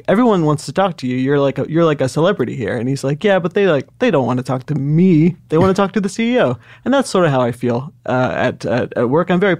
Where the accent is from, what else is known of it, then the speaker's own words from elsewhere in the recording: Lebanon, Indiana, United States; I'm from Indiana originally.